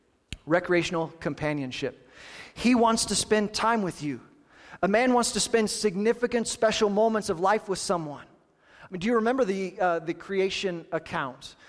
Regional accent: Kansas, United States; Now, I'm from Kansas, from the Midwest. There are regions of the Midwest where this still holds some significance.

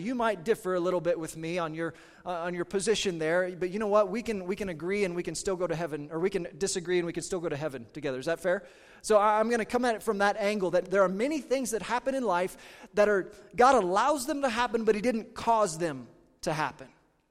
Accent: Kansas, United States; I grew up in Southeast Kansas, and it was most of the time, it was like we were in the home team. We were a few hours south of Kansas City.

